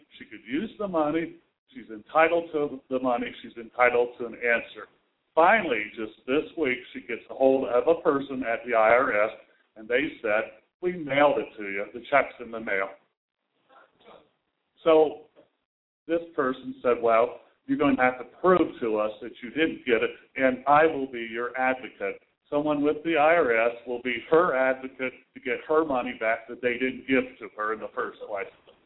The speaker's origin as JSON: {"language": "English", "region": "Indiana", "country": "United States", "tie": "born or raised there", "said": "If a group in Indiana, 30 miles from here, my home state, called Empower Indiana, can fight back"}